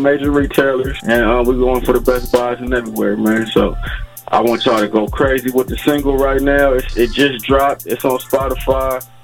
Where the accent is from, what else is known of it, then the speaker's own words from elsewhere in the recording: Compton, California, United States; I grew up in Compton.